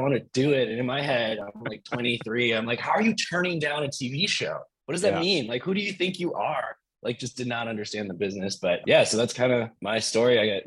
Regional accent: Evanston, Illinois, United States; I grew up in Evanston, which is where Northwestern is.

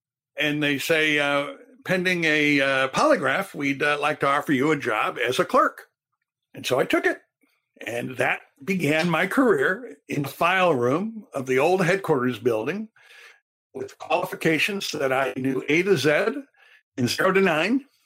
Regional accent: Turkey; also born or lived in Thailand; You know, I grew up in Turkey and Thailand. I didn't grow up in Illinois.

